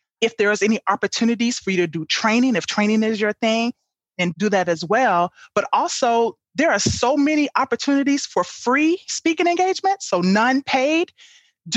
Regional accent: Chicago, Illinois, United States; now in Milwaukee, United States; Yeah. So, you know, for me, I'm from Chicago originally. I live in Milwaukee now, but one day in Chicago, I lived in the suburbs

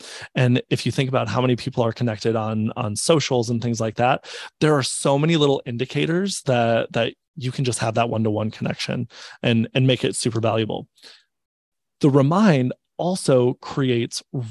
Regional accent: North Dakota, United States; Like, we're from North Dakota, so small town cafes are really where you go for referrals.

